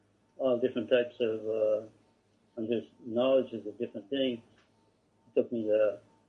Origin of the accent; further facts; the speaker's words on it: Seattle, Washington, United States; born there; My father lived in Seattle. We moved to Seattle, Washington. And my mother was, and I was born in 1948.